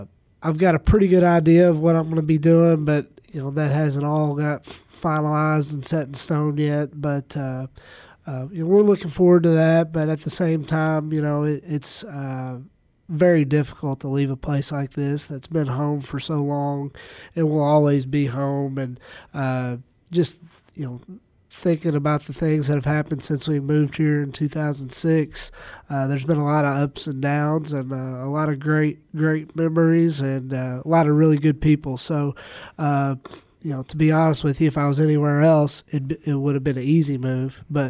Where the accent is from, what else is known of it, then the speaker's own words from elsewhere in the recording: Owensboro, Kentucky, United States; born there; I was born in Owensboro